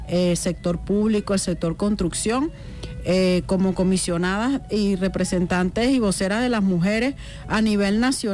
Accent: Aragua, Venezuela; yo soy del estado de Aragua, municipio Francisco Linares Alcántara, parroquia Santa Rita, un sector muy humilde, que es una comuna

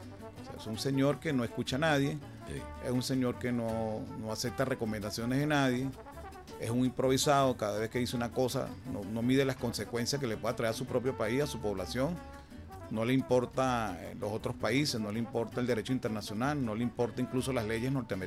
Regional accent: Venezuela; queremos que nos respeten a nosotros como venezolanos.

